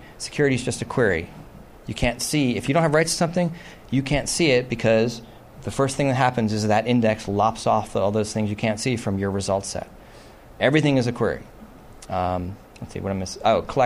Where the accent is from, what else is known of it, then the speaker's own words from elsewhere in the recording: New York, United States; I'm from New York, there are buildings in New York City where you can find where the electricity generation plant was.